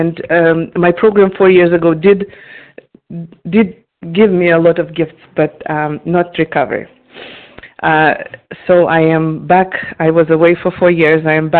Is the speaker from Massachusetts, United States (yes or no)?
yes; Boston, Massachusetts, United States; I'm from Boston.